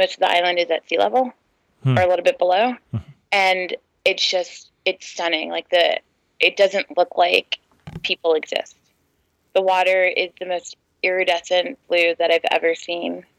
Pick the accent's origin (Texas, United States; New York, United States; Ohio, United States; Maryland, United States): New York, United States; I'm a New Yorker, so I'm a terrible driver.